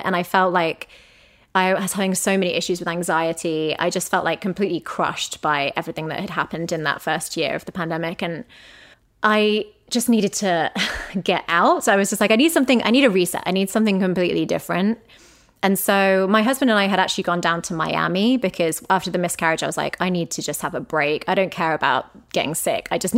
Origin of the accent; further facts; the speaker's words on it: England, United Kingdom; we are English people with a corgi